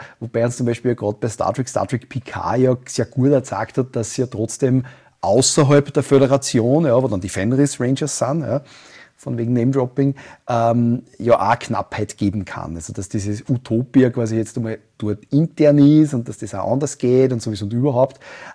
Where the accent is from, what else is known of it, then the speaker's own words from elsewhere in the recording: Upper Austria, Austria; Und ich darf Haxen sagen, ich bin Oberösterreicher